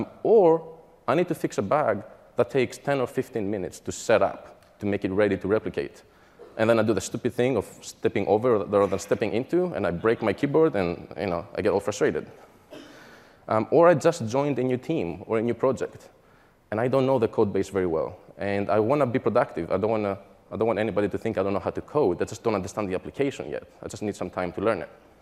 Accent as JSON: {"language": "English", "country": "Greece", "also_born_or_lived": "United Kingdom", "second_language": "English", "moved": "as an adult", "lives_now": "United States", "said": "big surprise, I'm originally from Greece. I moved to the UK to study, where I got my bachelor's and master's in software engineering."}